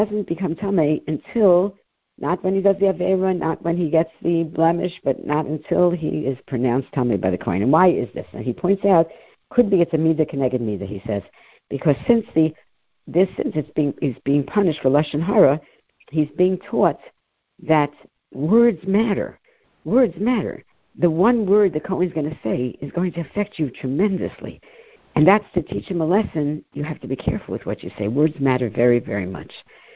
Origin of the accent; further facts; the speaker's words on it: Monticello, New York, United States; You know, I grew up in Monticello.